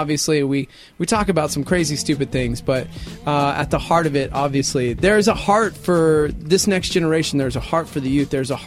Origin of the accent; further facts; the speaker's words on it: Texas, United States; I grew up in Texas.